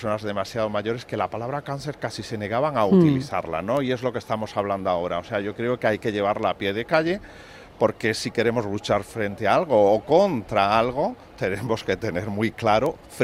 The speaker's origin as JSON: {"language": "Spanish", "town": "Iznájar", "region": "Andalusia", "country": "Spain", "said": "yo soy también de Iznájar, uh-huh. aunque estoy trabajando aquí en Biocruces, uh-huh. y yo vuelvo al pueblo pues como 3 o 4 veces al año, ¿no? Y es un pueblo muy pequeñito, perdido en una zona que se llama de la subbética cordobesa."}